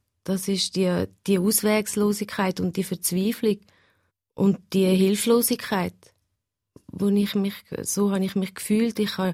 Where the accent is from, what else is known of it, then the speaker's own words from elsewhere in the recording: Switzerland; born there; Ich bin ja hier in der Schweiz auf die Welt gekommen.